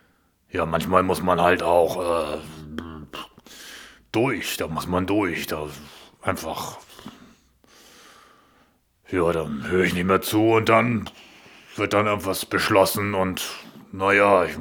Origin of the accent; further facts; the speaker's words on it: Göttingen, Lower Saxony, Germany; also born or lived in Ruhr, Germany; Ja, und ich, als kleines Kind bin ich nach Göttingen gezogen worden.